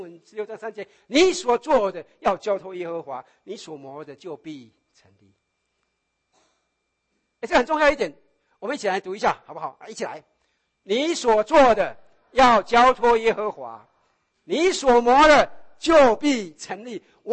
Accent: China; 我们中国人有一句话，他们吃过的盐巴比我们吃过的米还多了

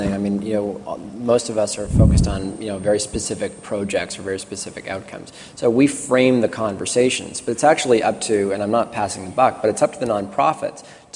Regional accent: Canada; I come from Canada, so we're not as litigious

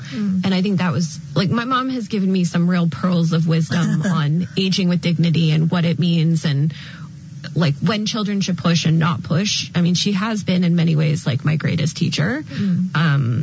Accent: East Coast, United States; I'm so confused because I'm from the East Coast.

